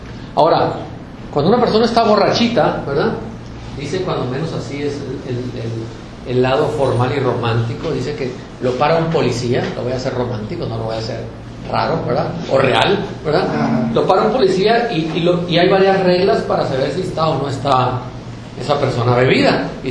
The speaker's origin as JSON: {"language": "Spanish", "country": "Mexico", "said": "cuando menos en nuestra cultura mexicana"}